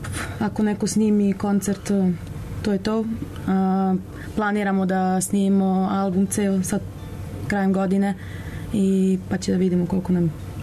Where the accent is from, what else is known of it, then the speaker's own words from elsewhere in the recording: Schaffhausen, Switzerland; Ja sam iz Schaffhausena, to je isto, graniči se sa Nemačkom